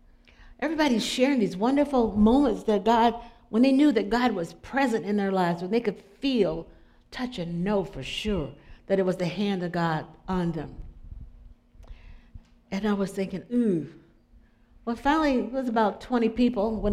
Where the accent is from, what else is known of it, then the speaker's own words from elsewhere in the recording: the South, United States; now I'm from the South, we speak.